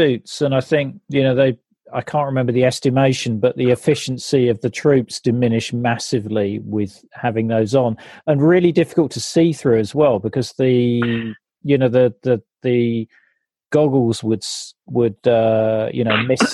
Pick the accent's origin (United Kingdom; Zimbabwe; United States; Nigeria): United Kingdom